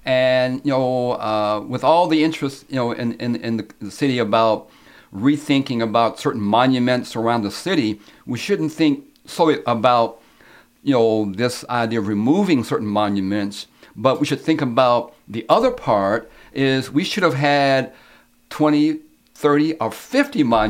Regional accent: Lexington, Kentucky, United States; also born or lived in Richmond / Covington; Well, I'm born and raised in Lexington, born in Richmond, moved to Covington when I was a youngster, and then came to Lexington in 1967 to attend UK.

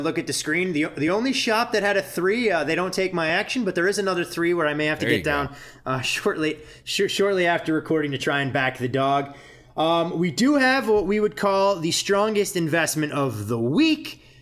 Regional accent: Midwest, United States; I grew up in the Midwest, so this was a little bit bigger deal.

